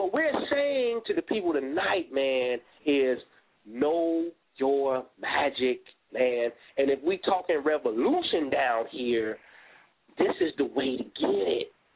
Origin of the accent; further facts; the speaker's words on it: Chicago, Illinois, United States; Now, in the southern part of my state, because I'm from Chicago, down in Cairo